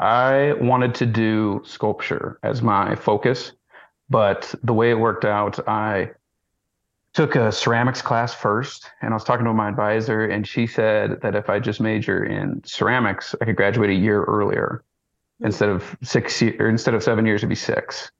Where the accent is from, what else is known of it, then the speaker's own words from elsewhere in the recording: Ekalaka, Montana, United States; I'm from Ecolaco, Montana, originally. I grew up on a cattle ranch.